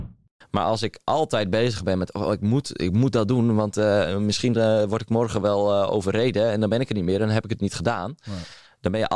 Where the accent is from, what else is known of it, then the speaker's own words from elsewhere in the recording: Friesland, Netherlands; Ik ben ondertussen 20 jaar geboren en getogen in Friesland. Misschien dat je dat een beetje kan horen.